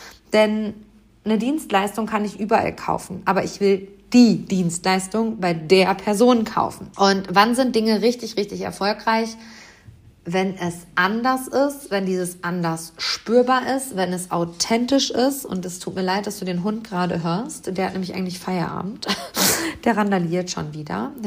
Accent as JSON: {"language": "German", "town": "Hamm", "region": "North Rhine-Westphalia", "country": "Germany", "tie": "born or raised there", "said": "Denn Hamm hat eine Marathonstrecke, die über Wald und Wiesen 42 Kilometer um meine Heimatstadt herumgeht."}